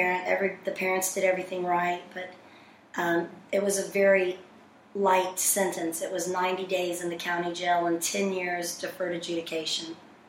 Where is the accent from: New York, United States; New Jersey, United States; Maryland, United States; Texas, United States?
Texas, United States; Houston; Hi, this is … I'm from Houston, Texas, and I have a foundation there called Not On Our Watch, America Foundation